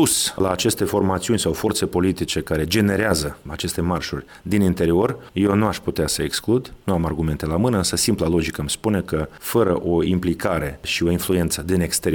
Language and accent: Romanian; Moldova; noi suntem moldoveni ca cetățeni acestei țări, ca națiune civică moldovenească a țării noastre